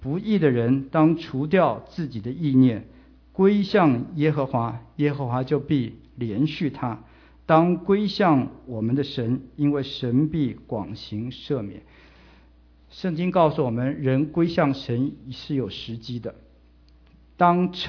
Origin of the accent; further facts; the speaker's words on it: China; 他们这犹太人很有意思，他们很多话跟我们中国人很像。